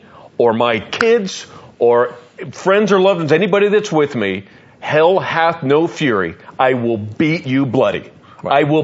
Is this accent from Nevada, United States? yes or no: yes; Las Vegas, Nevada, United States; You know, I grew up in Las Vegas. That's where I learned to drive.